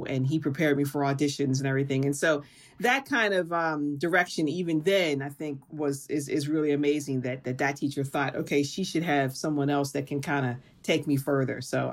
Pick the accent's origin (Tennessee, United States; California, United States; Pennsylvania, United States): Pennsylvania, United States; Pittsburgh; I was a band kid, self-proclaimed band kid in my beloved city of Pittsburgh.